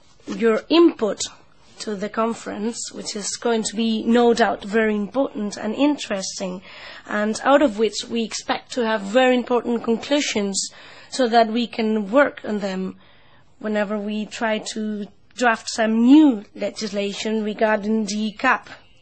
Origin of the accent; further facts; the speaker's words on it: Spain; When I talk to all these different agriculture organizations, for example in Spain, in my home country, and I talk to them